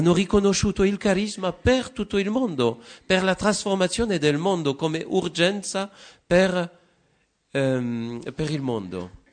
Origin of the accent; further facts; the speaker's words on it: France; Italian is a second language; Ho studiato filosofia un anno in Polonia, sono francese e anche i miei nonni erano tutti francesi, uno aveva origini polacche